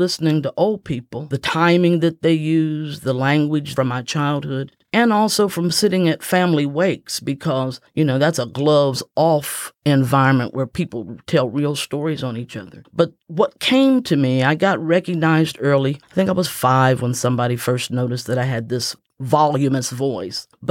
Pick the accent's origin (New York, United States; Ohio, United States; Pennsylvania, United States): Ohio, United States; Ironton; now in Cincinnati, United States; was born and raised in the River City of Ironton, Ohio, more correctly pronounced in the proper dialect, Arnton, Ohio. And I came to Cincinnati in 1972, a step migration.